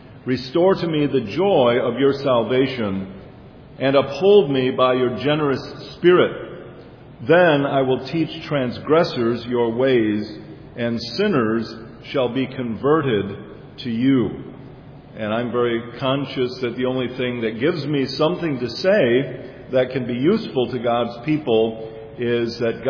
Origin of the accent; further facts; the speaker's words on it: Grand Rapids, Michigan, United States; born there; I was born in Grand Rapids, Michigan in 1958, so I'll do the math for you.